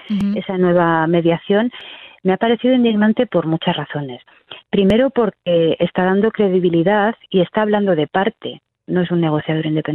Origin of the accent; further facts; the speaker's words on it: Spain; como representante europea, como española y como portavoz de los ciudadanos